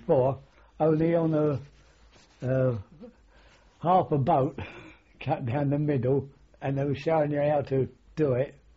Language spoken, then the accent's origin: English; London, United Kingdom; because I come from London.